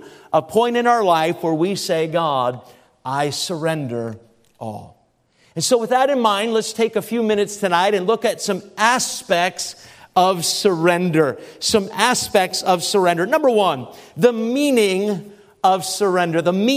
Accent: New Hampshire, United States; driving all the way home into the wee hours of the morning to New Hampshire, my home state.

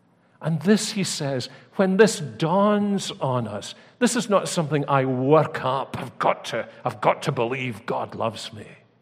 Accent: Scotland, United Kingdom; Hoping that we can all go and play golf, because we're Scottish and everybody in Scotland plays golf.

